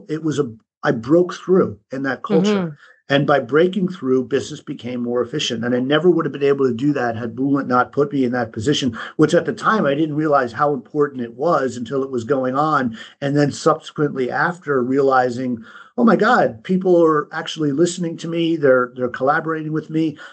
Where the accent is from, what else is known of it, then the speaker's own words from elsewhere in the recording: United States; Unfortunately, as an American, because we're America, most people that own passports, all they go to are the Caribbean and maybe Mexico, right?